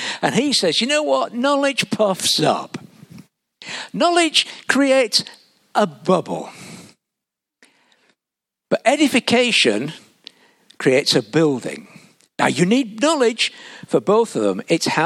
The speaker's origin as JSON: {"language": "English", "region": "Yorkshire and the Humber", "country": "United Kingdom", "tie": "born or raised there", "said": "where I grew up in Yorkshire"}